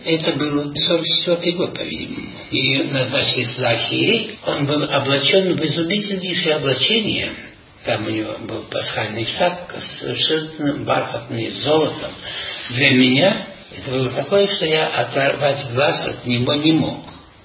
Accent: Penza Oblast, Russia; Я родом из Пензенской губернии, и там проживал свое детство, вначале в деревне, потом в райцентре.

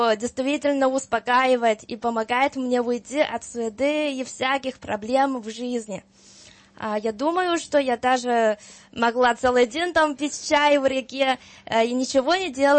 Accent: China; Russian is a second language; now in Serbia; Вот так говорят по Сербии, я из Китая, я из Гина. И они улыбаются и радуют, что одна китаянка так интересуется сербской культурой. И, конечно, немножко удивились, что я говорю по-русски.

